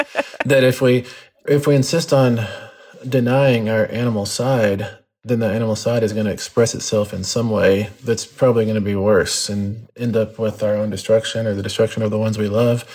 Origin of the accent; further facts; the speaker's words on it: Texas, United States; However, growing up in West Texas without any shade, I knew that being a vampire would be a very short-lived prospect because I would get fried instantly.